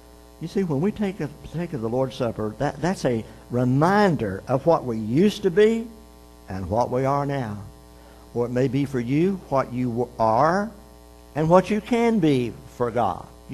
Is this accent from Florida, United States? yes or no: yes; Miami, Florida, United States; I grew up in Miami, which is a pretty good-sized town.